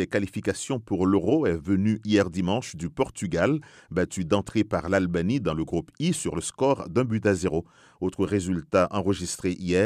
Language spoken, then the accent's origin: French; Haiti; C'était mon pays d'origine, Haïti